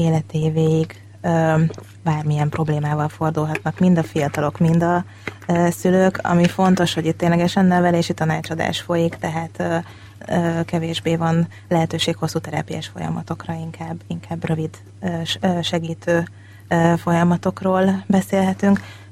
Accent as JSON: {"language": "Hungarian", "town": "Bakonyszombathely", "region": "Komárom-Esztergom", "country": "Hungary", "tie": "born or raised there", "said": "Azon a kis településen, ahol én felnőttem, a Bakonyban, Bakony-Szombathely nevezetű csodálatos kis faluban"}